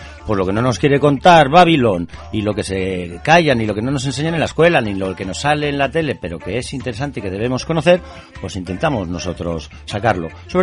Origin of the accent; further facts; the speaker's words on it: Bilbao, Basque Country, Spain; born there; nací en Bilbao hace 25 años